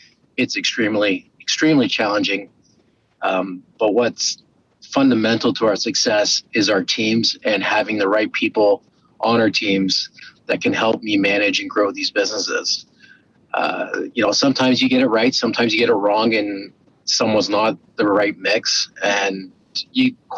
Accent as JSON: {"language": "English", "country": "Canada", "said": "which, we as a Canadian, home ownership seems to be one of our top priorities."}